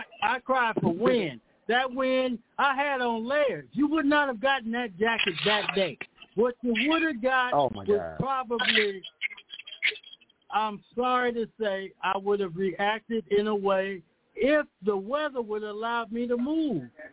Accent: California, United States; I said, I'm from California. And I know some Crips and this, that, and the other.

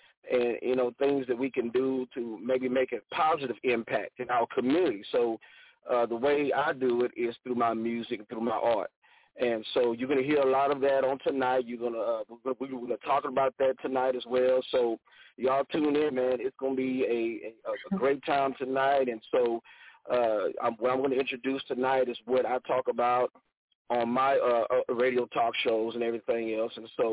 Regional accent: Georgia, United States; now in Houston, United States; I'm originally from Southeast Georgia. Down there, root country down, man, my gullah folk down up in there, but I'm here on the Third Coast in the Houston area

